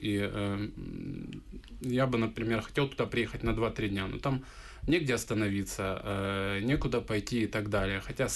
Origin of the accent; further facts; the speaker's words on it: Makiivka, Donetsk Oblast, Ukraine; о моем родном городе, о городе Макеевке. И такая вот дань уважения городу, который меня все-таки воспитал